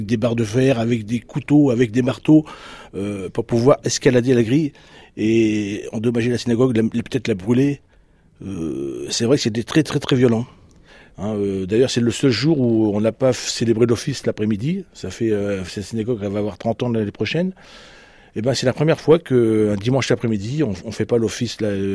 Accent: Algeria; Moi, parce que moi, je suis originaire d'Algérie.

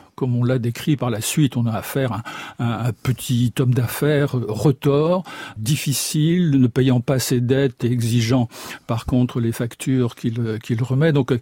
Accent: Brittany, France; et je le dis en tant que Breton

